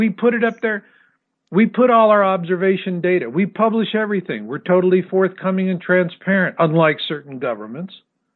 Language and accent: English; Arizona, United States; I'd never seen blue ice in my whole life. I grew up in Arizona.